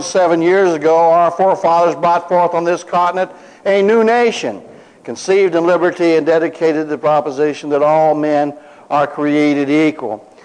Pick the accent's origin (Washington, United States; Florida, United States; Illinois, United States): Illinois, United States; Now, I also grew up in Illinois